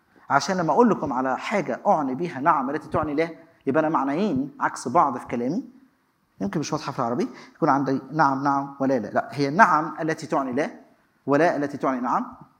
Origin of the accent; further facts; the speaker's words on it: Egypt; دي لغة عندنا في مصر هي معناها الدنيا لخبطة من غير أي نظام.